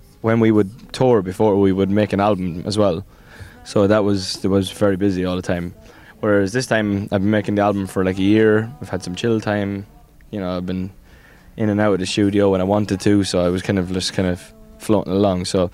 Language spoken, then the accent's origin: English; Ireland; now in London, United Kingdom; Because I'm obviously Irish, but I've been living in London for 7 years.